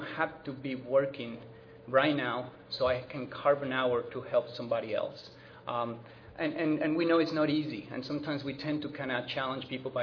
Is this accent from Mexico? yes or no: yes; Mexico; now in Denver, United States; And we're both from Mexico and have the privilege to be living in Denver, Colorado, and a place that we call home now.